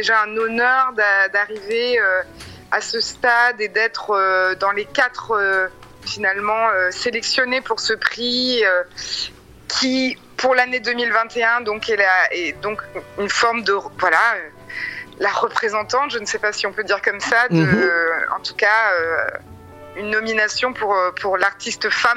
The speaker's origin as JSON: {"language": "French", "country": "France", "tie": "born there", "said": "Alors, ma maman est haïtienne et mon papa est français. Voilà. Et je suis née en France."}